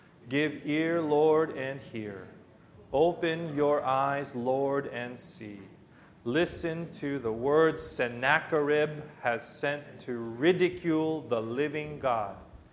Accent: Philippines; I'm a Filipino, but I can't speak Tagalog, but I like to eat like a Filipino.

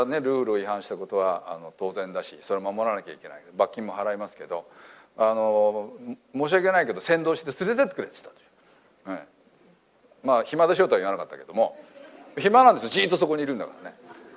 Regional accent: Hiroshima, Japan; 僕は広島から来たんでね

